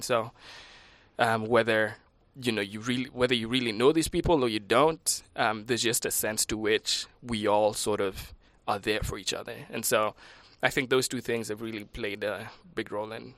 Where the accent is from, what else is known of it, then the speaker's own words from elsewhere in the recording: Kenya; now in United States; I'm from Kenya. I'm a junior here at Asbury.